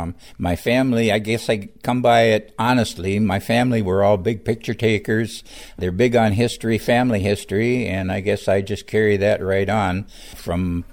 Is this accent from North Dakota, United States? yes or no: yes; North Dakota, United States; Having been born and raised in North Dakota on a farm, farmers, as you know, can do every doggone thing.